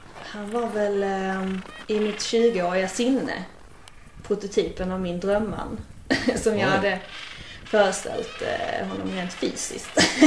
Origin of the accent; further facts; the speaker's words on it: Västra Karaby, Skåne, Sweden; now in Lund, Sweden; Jag är snart 26 och jag är från Lund. Nej, egentligen från början så är jag från Västra Karaby.